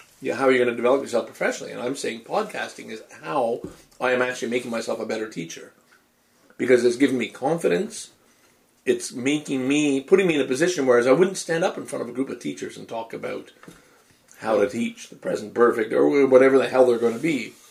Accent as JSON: {"language": "English", "country": "Canada", "said": "I have a role to play. I'm the good Canadian."}